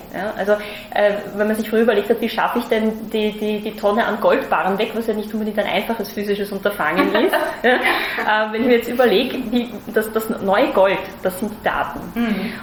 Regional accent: Austria; an meinem Akzent hört man, dass ich keine Deutsche bin. Also ich bin tatsächlich selber Österreicherin

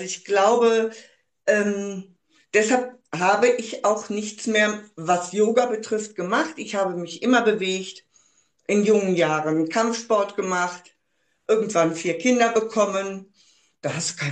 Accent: Bonn, North Rhine-Westphalia, Germany; ich komme aus Bonn, bin 60 Jahre alt

